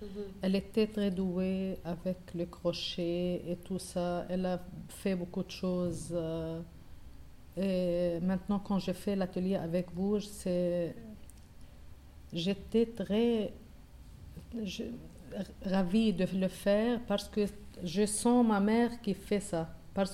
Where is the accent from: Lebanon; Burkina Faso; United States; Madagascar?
Lebanon; moved away; J'ai fait jusqu'à première secondaire et après je me suis mariée et je suis partie du Liban.